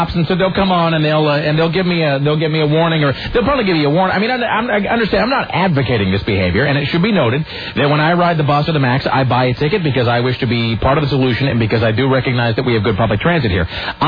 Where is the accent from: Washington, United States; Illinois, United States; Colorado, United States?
Washington, United States; Kennewick; Years ago, when I was growing up in Kennewick, there was a store called Buttery Osco